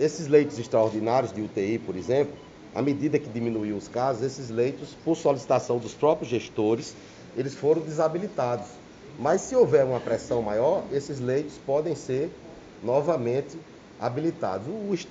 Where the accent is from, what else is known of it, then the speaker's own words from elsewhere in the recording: João Pessoa, Paraíba, Brazil; born there; além de prefeito da cidade onde eu nasci, ele é um grande amigo meu